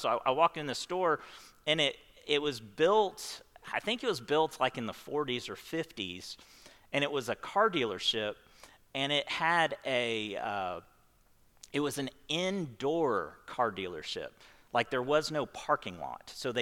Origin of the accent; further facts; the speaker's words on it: United States; But dang it, I'm an American.